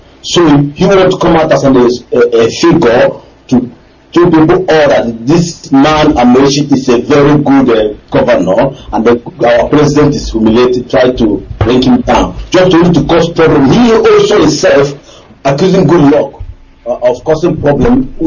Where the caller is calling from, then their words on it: Rottenburg, Baden-Württemberg, Germany; I'm calling from Rottenburg.